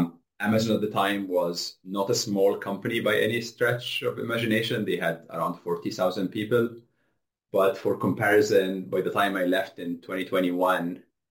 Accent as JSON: {"language": "English", "country": "Egypt", "tie": "born or raised there", "said": "I grew up in Egypt, like if you want to start at the beginning."}